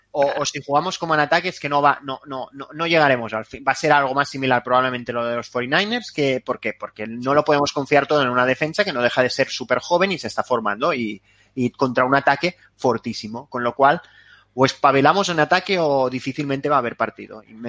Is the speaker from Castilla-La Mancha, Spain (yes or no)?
no; Barcelona, Catalonia, Spain; les decía que era de Barcelona